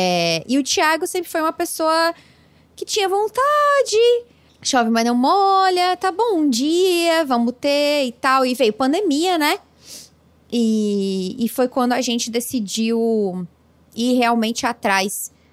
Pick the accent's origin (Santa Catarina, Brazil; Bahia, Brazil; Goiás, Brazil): Santa Catarina, Brazil; Eu sou do interior de Santa Catarina, né?